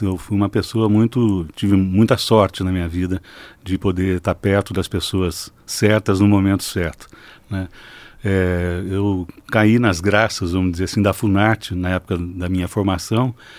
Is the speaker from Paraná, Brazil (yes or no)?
no; Taubaté, São Paulo, Brazil; born there; Bom, eu nasci em Taubaté, no interior de São Paulo, né?